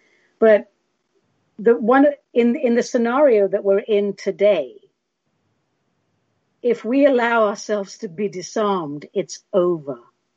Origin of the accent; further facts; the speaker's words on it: England, United Kingdom; I grew up in England